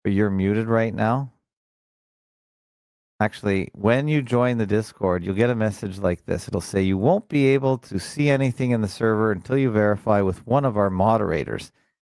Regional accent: Canada; It's probably more interesting to me because I'm Canadian and they do the Canadian angle.

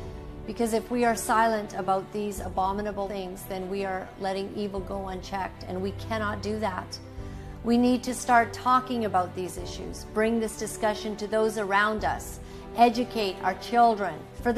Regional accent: Canada; We are free citizens. We are Canadian citizens.

